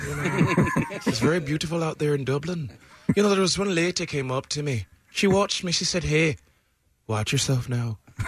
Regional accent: Scotland, United Kingdom; I am from Scotland.

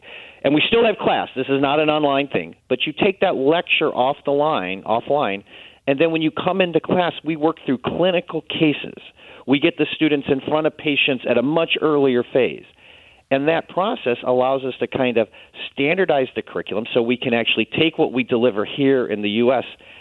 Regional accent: Midwest, United States; I'm an Irish Catholic boy from the Midwest.

